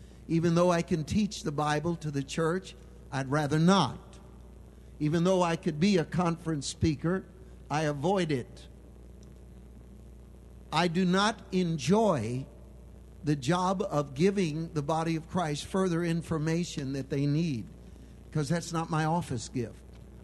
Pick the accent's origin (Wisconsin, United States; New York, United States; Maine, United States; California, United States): California, United States; now in Texas, United States; I'm from California. I've got the expertise on liberals, believe me.